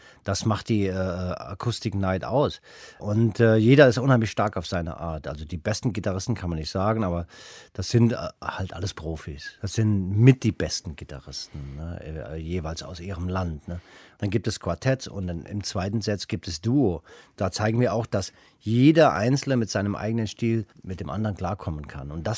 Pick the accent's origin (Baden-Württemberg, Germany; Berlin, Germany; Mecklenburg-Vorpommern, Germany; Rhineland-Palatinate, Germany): Rhineland-Palatinate, Germany; Höhr-Grenzhausen; Ich komme aus Koblenz, Hörgrenzhausen.